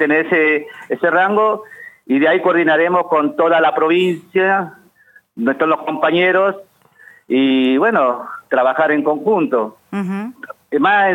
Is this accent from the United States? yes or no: no; Chile; moved away; yo soy chileno, hace más de 35 años que vivo acá, soy la última camada.